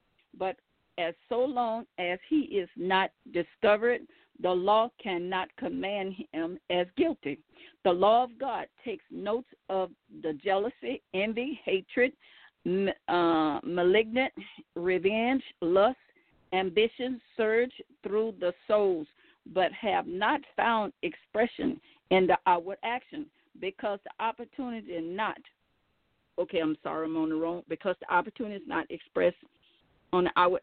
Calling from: Baton Rouge, Louisiana, United States; I'm calling from Baton Rouge, Louisiana.

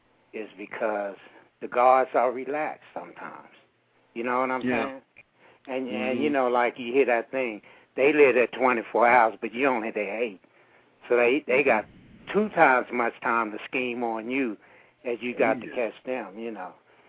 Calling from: Denver, Colorado, United States; I'm calling from Denver, and I had a buddy of mine in Leavenworth.

